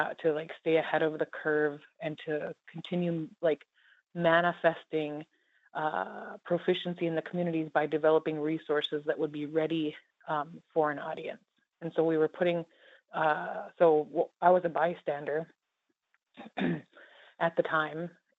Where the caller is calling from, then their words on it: California, United States; I am calling in today from California, but I reside on Lake Mille Lacs, and that's where I raised my children and my family.